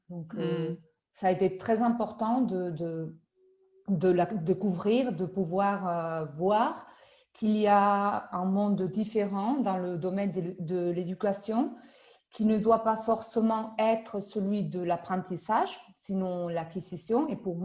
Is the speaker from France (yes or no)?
no; Andalusia, Spain; French is a second language; Je suis originaire du sud de l'Espagne. Donc, je suis espagnole. J'habite dans le sud de Cordoue, donc dans un grand village ou une petite ville appelée Cabra, chèvre en français.